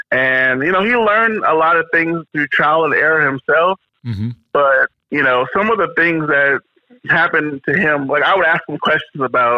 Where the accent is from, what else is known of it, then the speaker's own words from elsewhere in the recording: California, United States; also born or lived in Chicago; I was born in Chicago, but I was out in California.